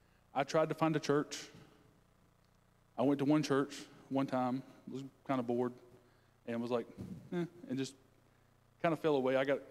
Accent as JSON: {"language": "English", "town": "Paclet", "region": "South Carolina", "country": "United States", "said": "I come from Paclet, South Carolina, little town nobody knows of really. It's, you know, small."}